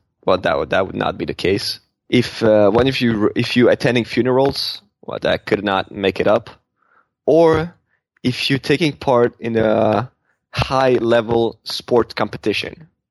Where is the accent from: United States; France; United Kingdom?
France; Had my my parents came to Paris. That was in my home country, so that was easier for them to join.